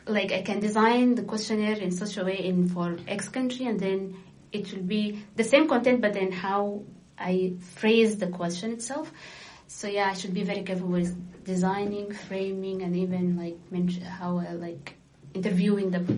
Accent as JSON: {"language": "English", "country": "Sudan", "said": "So I'm from Sudan, but at the same time, I'll be working in different sub-Saharan Africa."}